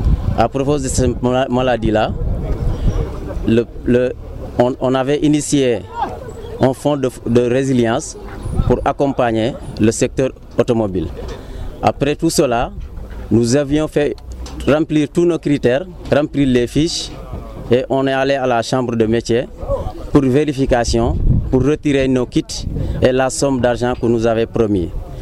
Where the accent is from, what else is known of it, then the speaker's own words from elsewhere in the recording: Senegal; Nous voulons une considération totale dans ce pays parce que nous sommes des Sénégalais.